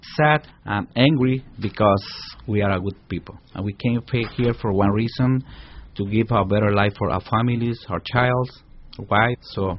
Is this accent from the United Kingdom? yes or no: no; Mexico City, Mexico; English is a second language; now in New York, United States; I'm from Mexico City. I live here in New York for 22 years.